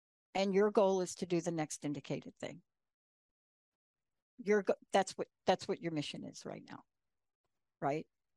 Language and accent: English; New York City, New York, United States; now in Boston, United States; I grew up in New York.